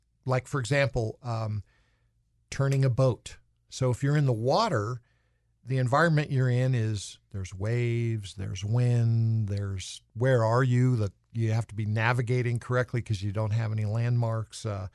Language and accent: English; United States; So I'm an American. You're an American.